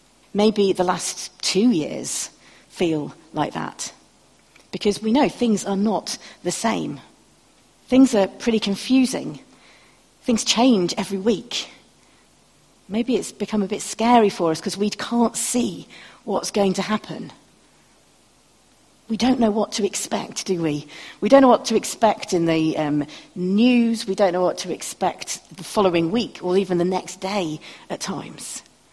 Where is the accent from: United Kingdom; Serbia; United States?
United Kingdom; I am British.